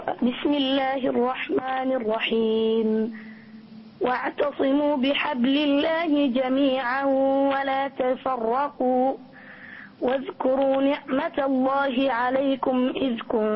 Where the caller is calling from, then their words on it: United Arab Emirates; من الإمارات